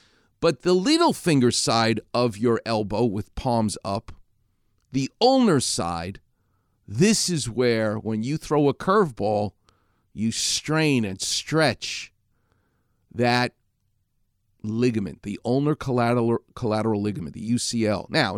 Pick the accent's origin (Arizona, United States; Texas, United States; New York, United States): New York, United States; Far Rockaway; I'm from Far Rockaway, not that far away.